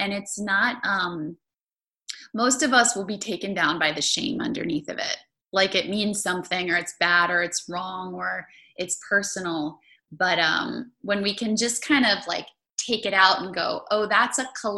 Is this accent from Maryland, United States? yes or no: yes; Maryland, United States; I was diagnosed with it when I was like 13, because I grew up in Maryland and like, it's just common.